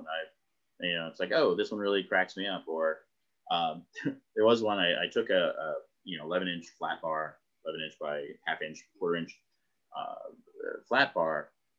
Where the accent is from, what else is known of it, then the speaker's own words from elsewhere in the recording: Indianapolis, Indiana, United States; now in Baltimore, United States; So, being in Baltimore, there's a thing I do with a horseshoe that still makes people rumbly. But I grew up in Indianapolis